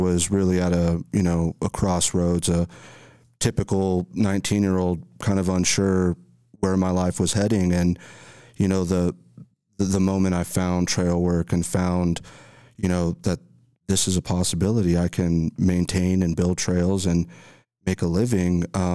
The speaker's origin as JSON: {"language": "English", "town": "El Paso", "region": "Texas", "country": "United States", "tie": "born or raised there", "said": "And I grew up in El Paso, Texas, born and raised."}